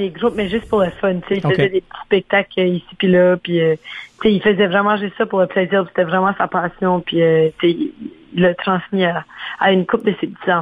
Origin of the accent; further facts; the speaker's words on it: Dieppe, New Brunswick, Canada; now in Montreal, Canada; Je suis déménagée à Montréal. Fait que c'est quand même assez récent, mais j'ai habité quand même à Dieppe toute ma vie.